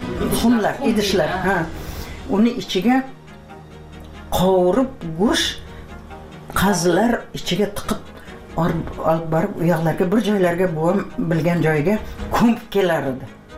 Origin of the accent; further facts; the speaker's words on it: Piskent, Tashkent Region, Uzbekistan; 3 km Piskent sentriga maktabga qatnaganman.